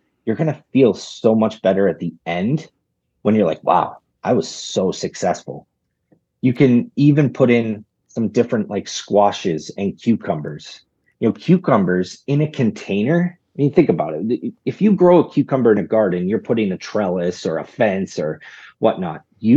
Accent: Maine, United States; I grew up in Maine. And in our backyard, we had an area that we left these herbs out over the winter and came back

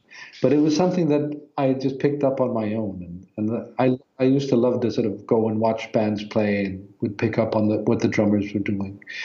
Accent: Iceland; also born or lived in Norway / New York; I was born in Norway, and then I lived a few years in Iceland, and then I moved to New York and lived there for a few years. And then I moved back, when I was about 10. I started living in Iceland sort of more continually.

